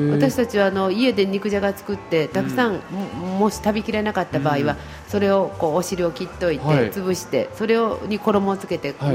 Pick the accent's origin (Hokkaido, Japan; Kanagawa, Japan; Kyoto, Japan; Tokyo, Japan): Kyoto, Japan; Maizuru; 舞鶴に私たち生まれ育って